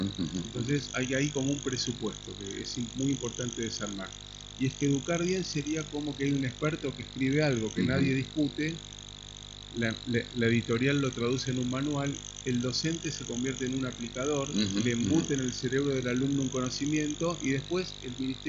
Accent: Buenos Aires, Argentina; vengo de la ciudad de Buenos Aires, ¿no?

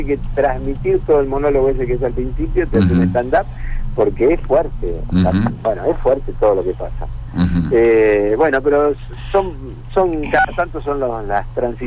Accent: Buenos Aires, Argentina; soy un tipo de barrio, así que aunque soy porteño, no ejerzo, no tengo problema.

